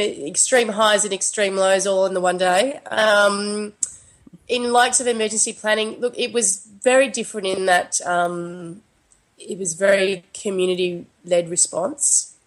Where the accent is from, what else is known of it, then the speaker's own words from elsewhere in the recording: Queensland, Australia; I grew up in Queensland and I have family that live in North Queensland.